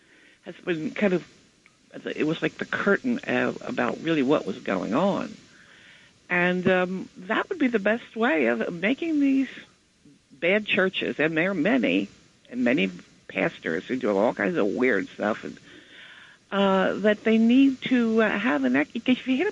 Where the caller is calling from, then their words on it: Flemington, New Jersey, United States; Good morning. … from Flemington.